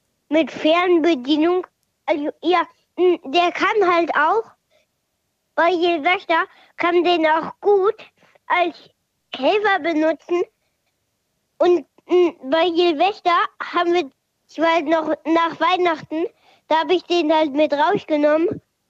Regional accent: Kiel, Schleswig-Holstein, Germany; Aus Kiel.

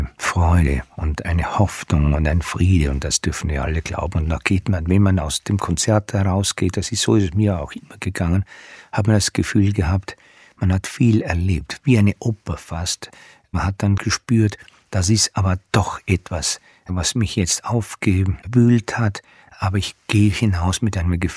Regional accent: Vorarlberg, Austria; Vorarlberg auch ausgewählt. Wie gesagt, meine Heimat.

